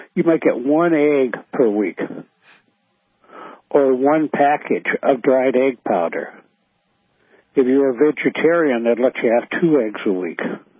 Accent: England, United Kingdom; born there; I was born in England

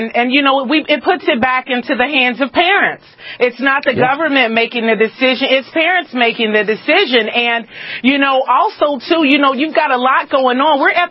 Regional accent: United States; But once I got out of my emotions and actually started thinking as an American and listening not just as a black American or a woman, I started listening to the issues.

